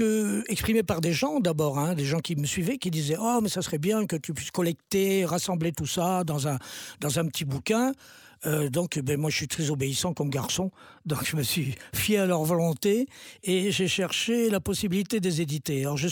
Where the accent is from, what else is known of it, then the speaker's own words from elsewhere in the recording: Concarneau, Brittany, France; ado, tout le monde m'appelait … dans ma ville natale à Concarneau.